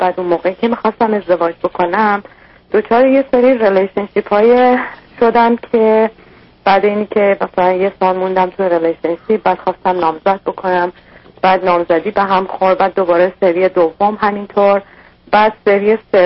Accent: Iran; moved away; کسایی که همسن منن، مال اون جنریشنی هن که ماها از ایران آمدیم بیرون و اینجا هستیم

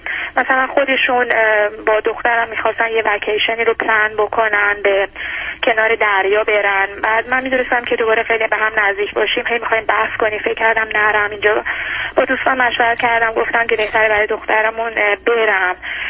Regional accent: Iran; moved away; من وقتی که داشتم از ایران می اومدم،

